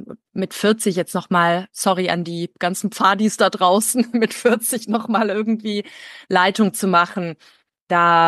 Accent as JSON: {"language": "German", "town": "Freudenstadt", "region": "Baden-Württemberg", "country": "Germany", "tie": "born or raised there", "said": "ich war ja mit 9 Jahren zum ersten Mal als Teilnehmerin im Zeltlager der KJG Freudenstadt, da wo ich herkomme, dabei."}